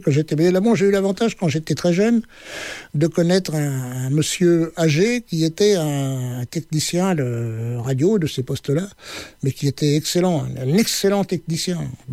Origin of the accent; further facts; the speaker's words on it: Descartes, Centre-Val de Loire, France; also born or lived in Tours; J'habitais à côté, parce que bon, je suis né à Tours, comme je vous ai dit, mais j'ai passé toute ma jeunesse, toute mon enfance à Descartes.